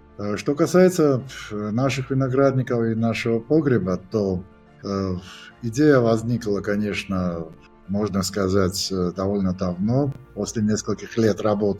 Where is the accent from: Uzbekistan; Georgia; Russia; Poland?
Georgia; Russian is a second language; до этого я просто как каждый грузин, я пил вино, особенно не задумывался над ними, как все, и все.